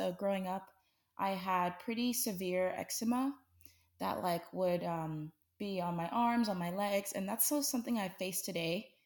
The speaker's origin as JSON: {"language": "English", "town": "Houston", "region": "Texas", "country": "United States", "said": "So as you mentioned … I'm from Houston, Texas, and I'm 18 years old."}